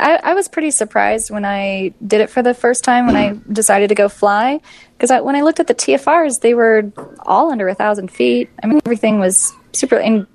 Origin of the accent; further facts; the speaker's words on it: Las Vegas, Nevada, United States; I mean, we're from Vegas, so of course we go all out when it comes